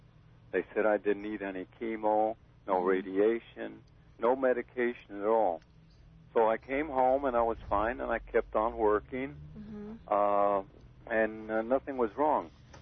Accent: California, United States; I'm from here. I'm from California.

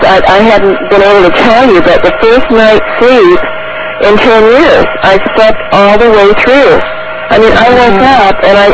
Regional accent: California, United States; now in San Diego, United States; Okay, I'm originally from Orange County, moved to San Diego.

